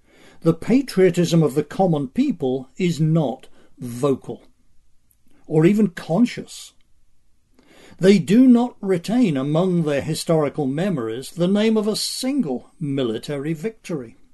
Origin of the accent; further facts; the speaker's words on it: England, United Kingdom; born there; you might want to discount some of that for the fact of my being an Englishman by birth.